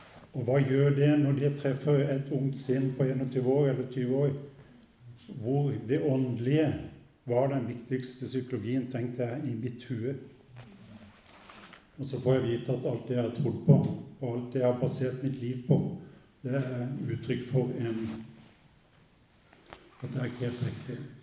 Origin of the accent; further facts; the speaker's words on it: Agder, Norway; bakgrunnen min er jo at jeg vokste opp på bedehuset på Sørlandet